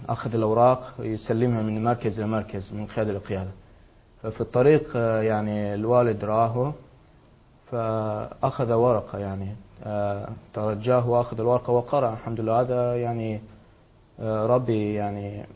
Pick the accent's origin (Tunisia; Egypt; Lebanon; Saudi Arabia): Saudi Arabia; Arabic is a second language; يعني عارف الأوضاع هناك وعارف المجتمعات والبيئة، فهذا نعمة ربي أني ولدت في السعودية وتعلمت هناك. إذا بقيت في البوسنة كان الحال الله أعلم